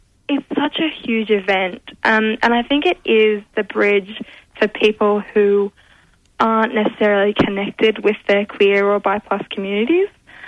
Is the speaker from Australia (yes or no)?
yes; Sydney, New South Wales, Australia; So I grew up in Sydney.